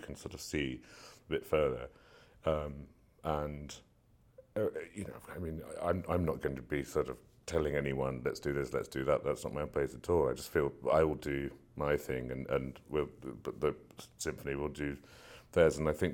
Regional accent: New York, United States; accent: English; I'm from New York. It kept coming from New York and then straight to Tanglewood, and so I remember thinking, you know, as an English person, might, this is so huge, you know.

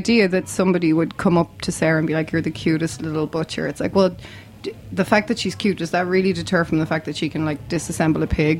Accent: Ireland; I don't know if any of you can hear, but I'm Irish.

